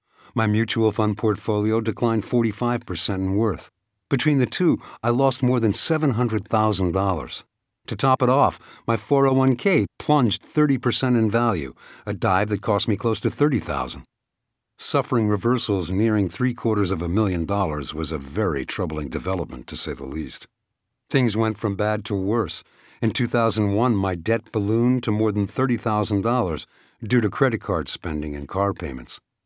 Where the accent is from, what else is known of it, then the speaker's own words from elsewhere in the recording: Texas, United States; also born or lived in Maine; Growing up, I was born in Maine and grew up in Texas, where my Air Force father was stationed.